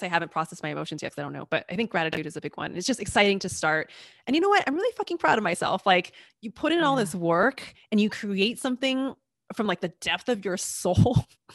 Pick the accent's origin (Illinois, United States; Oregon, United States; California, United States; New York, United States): California, United States; Because where I grew up in California, it was like people went crazy.